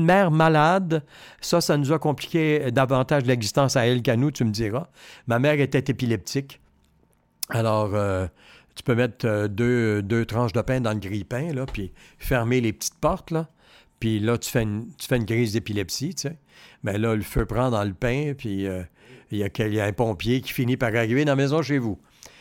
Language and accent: French; Montreal, Quebec, Canada; born there; Né à Montréal, sur Saint-Denis, à deux portes de chez Clermont Motors.